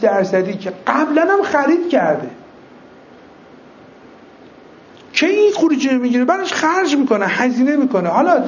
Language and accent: Persian; Iran; also born or lived in Tabriz / Hamadan; من در بین فرهنگ تبریز و همدان تربیت شدم. شما فکر کنید چی میشه؟ یه کسی که بین تبریز و همدان فرهنگ ذهنیش خانوادگی شکل گرفته باشه،